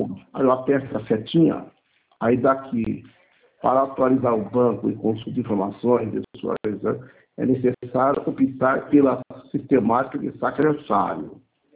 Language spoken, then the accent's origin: Portuguese; Campinas, São Paulo, Brazil; eu sou de Campinas, né? Eu venho de Campinas